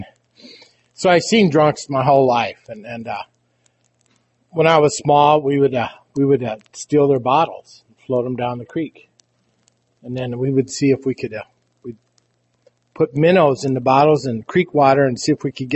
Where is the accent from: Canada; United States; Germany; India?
United States; Rapid City, South Dakota; now in Custer, United States; I'm from South Dakota. I'm from, originally from Rapid City. I live in Custer now.